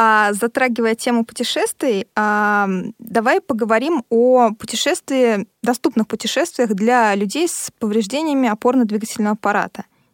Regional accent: Russia; воспользовавшись тем, что я из России, но, в принципе, его понимаю

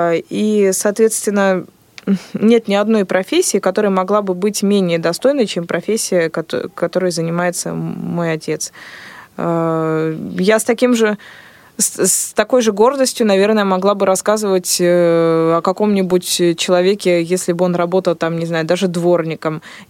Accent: Estonia; Я не знаю несколько языков, просто в детстве мы жили в Эстонии, до сих пор туда ездим, и моя сестра вот говорит по-эстонски, и старший брат по-эстонски говорит, а я в основном только считать и помню.

